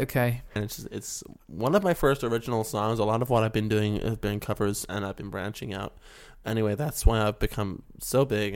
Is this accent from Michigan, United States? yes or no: no; West Virginia, United States